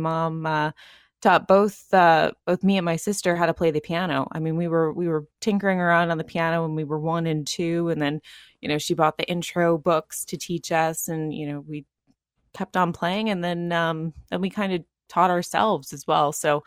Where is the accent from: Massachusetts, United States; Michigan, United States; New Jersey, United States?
New Jersey, United States; Toms River; So I grew up in Toms River, New Jersey. It's in Ocean County. So it's right on the shore.